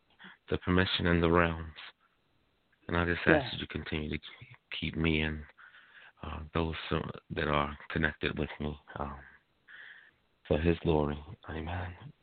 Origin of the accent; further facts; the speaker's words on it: Buffalo, New York, United States; from Buffalo, New York.